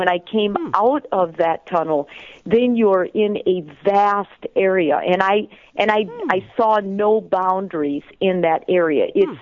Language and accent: English; Italy; I'm from Italy. My roots are Italian.